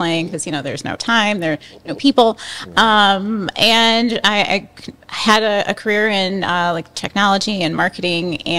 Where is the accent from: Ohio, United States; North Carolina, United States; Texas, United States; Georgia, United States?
Ohio, United States; Cleveland; I grew up in Cleveland. I grew up playing soccer in a Croatian family.